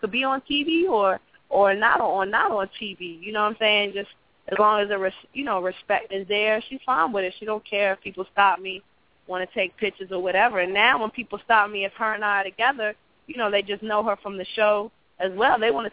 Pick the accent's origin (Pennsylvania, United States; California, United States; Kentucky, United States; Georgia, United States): Georgia, United States; but I'm from Georgia. I went to high school out here. Middle school, elementary school. This is where I'm from, born and raised.